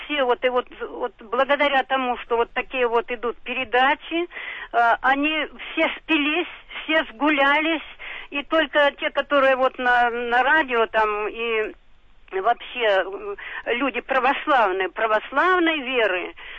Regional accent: Crimea, Ukraine; Я из Крыма, там татары живут.

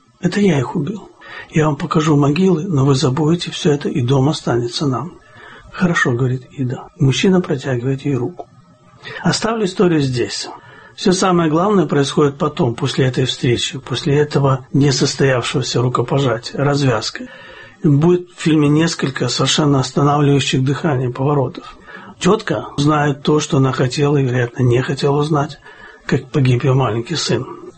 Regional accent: Kyiv, Ukraine; в Киеве, в моем родном городе

